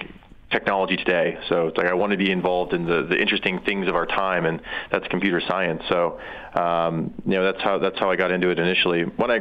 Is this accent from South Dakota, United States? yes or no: yes; South Dakota, United States; I'm from South Dakota mostly.